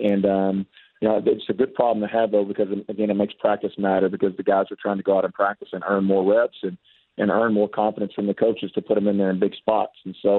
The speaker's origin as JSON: {"language": "English", "town": "Eustis", "country": "United States", "tie": "born or raised there", "said": "He grew up in Athens, and I grew up in Eustis. So they were like they were the big town 10 minutes away"}